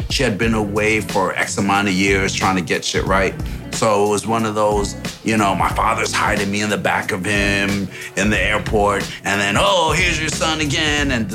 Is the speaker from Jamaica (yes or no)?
yes; Saint Andrew, Jamaica; I'm from Jamaica, St. Andrews. My father was a jeweler.